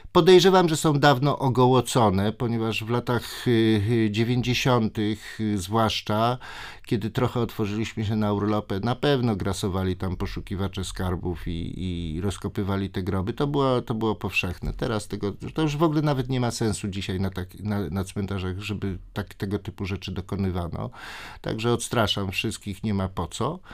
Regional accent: Pabianice, Łódź Voivodeship, Poland; no bo jestem z Pabianic

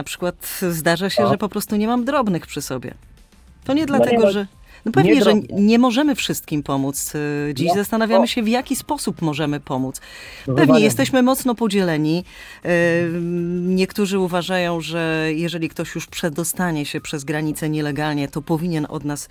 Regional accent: Łódź, Łódź Voivodeship, Poland; Tak, jestem z Łodzi.

